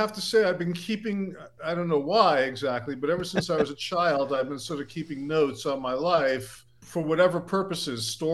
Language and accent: English; Brooklyn, New York, United States; You know, I was from Brooklyn.